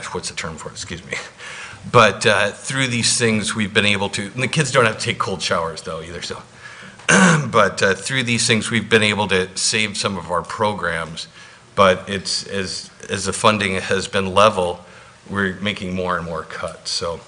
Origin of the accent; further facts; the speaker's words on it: Cordova, Alaska, United States; I'm from Cordova. I'm on the school board there.